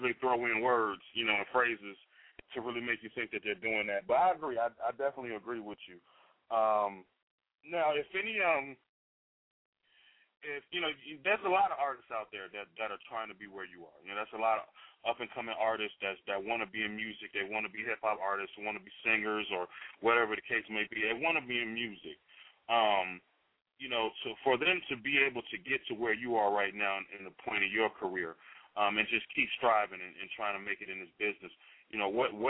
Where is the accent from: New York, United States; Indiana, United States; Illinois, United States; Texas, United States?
Illinois, United States; Chicago; You're going to my hometown. You're going to Chi-Town.